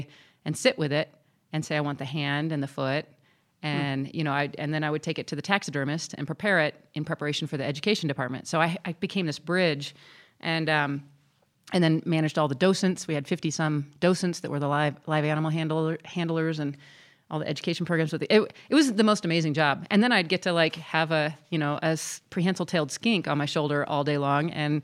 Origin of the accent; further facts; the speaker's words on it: Indiana, United States; now in Colorado, United States; I'm not. No, I'm a Midwesterner. I'm a Hoosier by heart.